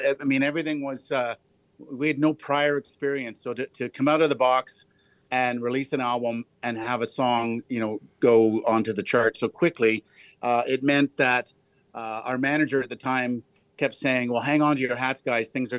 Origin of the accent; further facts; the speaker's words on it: Ontario, Canada; accent: Ontario; I could put on my best Scottish accent, but it's not going to be as good as … So I'll just do my Ontario accent.